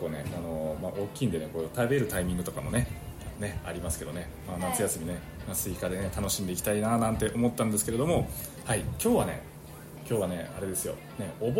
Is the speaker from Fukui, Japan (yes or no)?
no; Kunimi, Nagasaki, Japan; 私はね、同じ長崎だけど島原半島の方のね、国見町というとこ出身なんですけど